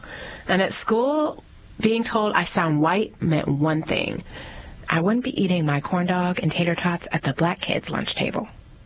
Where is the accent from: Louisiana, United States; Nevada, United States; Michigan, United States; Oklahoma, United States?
Nevada, United States; Las Vegas; I grew up in Las Vegas, and there were two types of black kids in school.